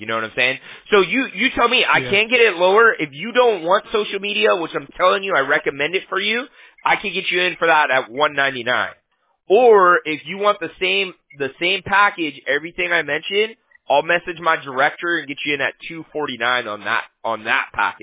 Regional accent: Huntington Beach, California, United States; because I'm from Huntington Beach, right?

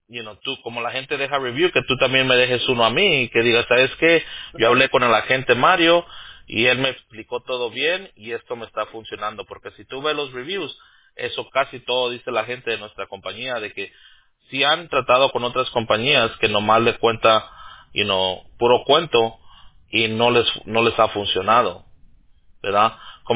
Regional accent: Los Angeles, California, United States; cuando yo crecí y me crié en Los Ángeles, vivía yo alrededor de mucho salvadoreño.

